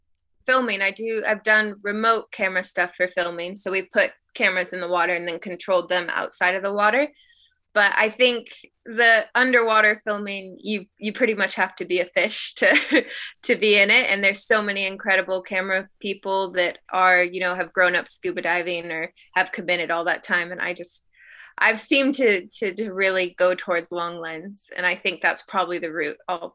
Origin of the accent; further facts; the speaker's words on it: Alaska, United States; And I mean, I grew up on boats. I grew up in Alaska. I was there throughout part of elementary school, so I spent quite a bit of time on boats.